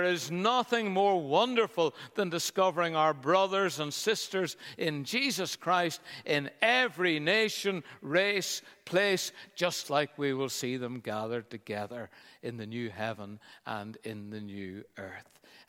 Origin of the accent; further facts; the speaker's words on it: Belfast, Northern Ireland, United Kingdom; And we said, "But we're from Belfast. We're used to bombs."